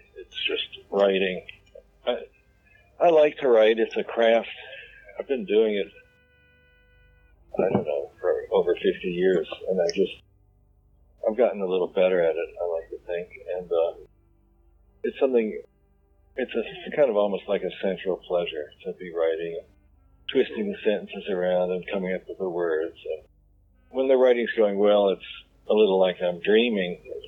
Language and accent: English; Louisville, Kentucky, United States; Well, I grew up in Louisville, Kentucky, and there was a single bookshelf with science fiction books in the Louisville Free Public Library